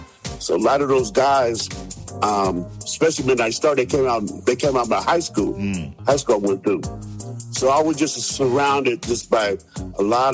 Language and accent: English; Cincinnati, Ohio, United States; I'm originally from Cincinnati, Ohio, the home of the Cincinnati Bengals.